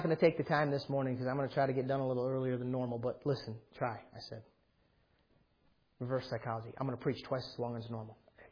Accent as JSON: {"language": "English", "country": "United States", "said": "I appreciate all the luxuries that comes with being an American"}